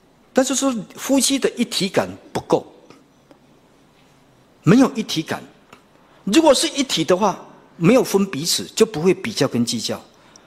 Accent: Taiwan; 我们也是台湾人

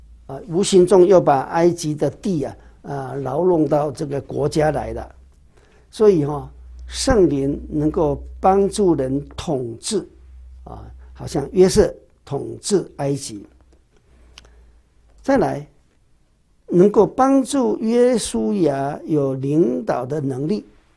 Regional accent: China; 我们中国人说是蓝天碧海啊，那天是蓝色的。

